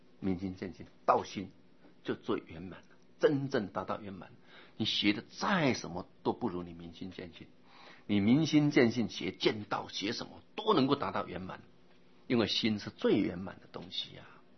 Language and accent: Chinese; China; 他不是我们中国人啊，他被人家啊来到我们中国边境啊